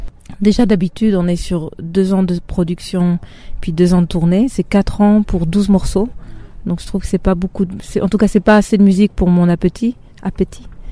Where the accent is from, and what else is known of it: Israel; born or raised there; first language Hebrew; French is a second language; moved away